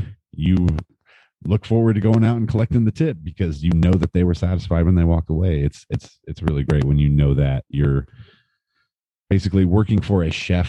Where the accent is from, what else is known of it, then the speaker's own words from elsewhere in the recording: Kokomo, Indiana, United States; growing up in Kokomo, we've seen plenty of shitty restaurants, you know, our whole lives.